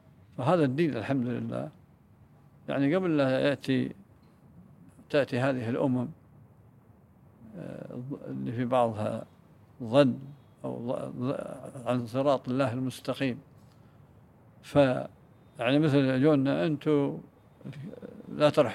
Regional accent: Kuwait; فعند ذلك عندنا في الكويت

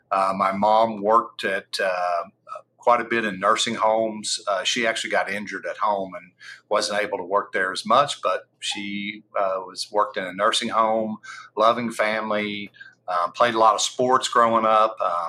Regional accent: Oklahoma City, Oklahoma, United States; born there; I was born in Oklahoma City. I've never met my parents. So I was adopted at 3 days old by whom I know as my parents. My mom and dad were from this area.

